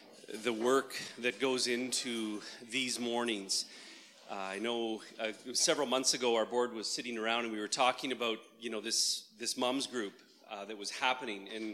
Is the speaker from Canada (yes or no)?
yes; Brandon, Manitoba, Canada; Brandon is where I grew up. So this is my hometown. I pastor in my home church. And so it is, I love Brandon. I love Westman. I love this community.